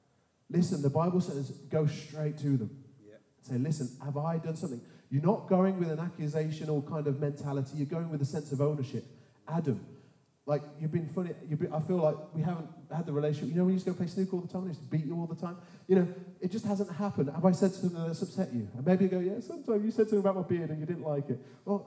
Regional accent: United Kingdom; Because we're British, or French in some cases, I don't know what the French culture is like, but British, we struggle to hear it.

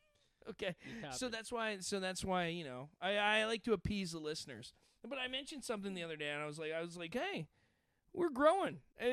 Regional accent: Canada; They figured out now that I'm from Canada.

